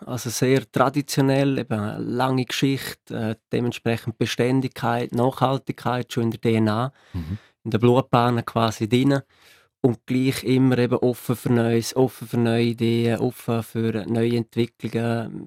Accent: Maienfeld, Grisons, Switzerland; am Schluss ist Meienfeld, Bündner Herrschaft und das Bündnerland meine Heimat.

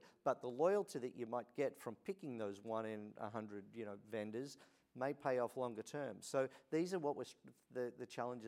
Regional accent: Australia; moved away as an adult; now in United States; I came from Australia and I actually went to the United States.

